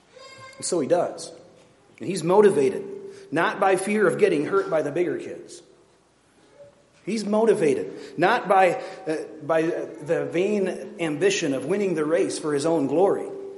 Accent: Virginia, United States; I'm from Virginia, you're from Texas

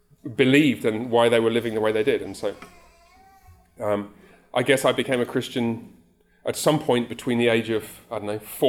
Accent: Haltwhistle, North East England, United Kingdom; born there; also born or lived in Coventry; So I was born in Holtwhistle, which is a tiny little town right up in the northeast of England.

